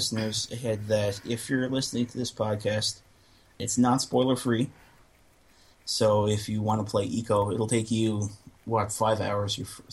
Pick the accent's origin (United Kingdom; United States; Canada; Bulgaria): Canada; Atlantic Canada; Called saltedcodfish.com because I am from Atlantic Canada.